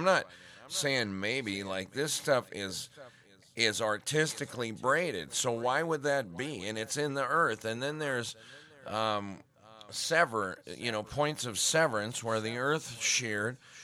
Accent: Montana, United States; I grew up in Montana, and there's always a job every spring, picking rock.

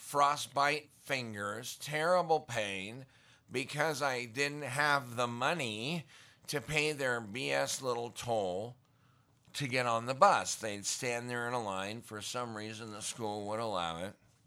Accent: Great Falls, Montana, United States; I grew up in Montana, Great Falls, 5 major Indian reservations within a 100-mile radius.

